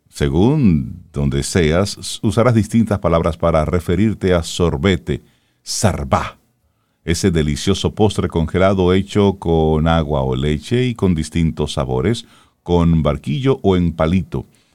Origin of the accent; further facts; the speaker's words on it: Salcedo, Hermanas Mirabal, Dominican Republic; now in Santo Domingo, Dominican Republic; Cuando yo vine de Salcedo, yo escuchaba mucho eso en balde, y yo, como aquí en la capital, Se usa mucho sí, la L, y yo venía con mi I del Cibao.